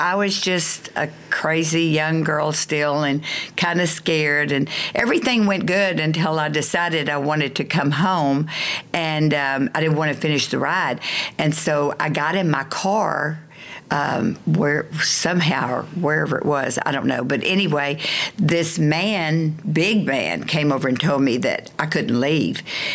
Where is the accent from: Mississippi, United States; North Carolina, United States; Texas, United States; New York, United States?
Texas, United States; Spring Branch; I grew up in Spring Branch, and so I rode a lot.